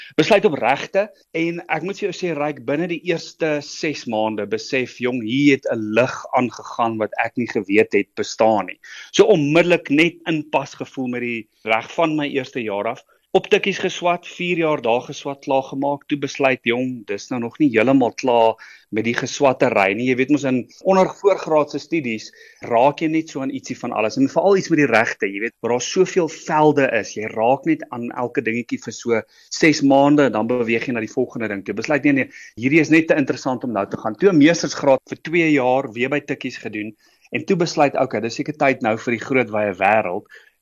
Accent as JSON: {"language": "Afrikaans", "town": "Pretoria", "region": "Gauteng", "country": "South Africa", "tie": "born or raised there", "said": "Gebore en getoe in Pretoria, meer daar na die suidelike kant toe in Centurion, daar groot geword"}